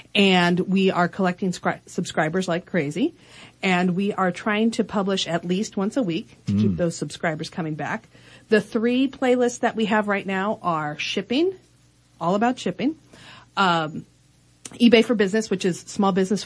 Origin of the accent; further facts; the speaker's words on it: San Jose, California, United States; No, it's a terrible nickname. I am from San Jose, California.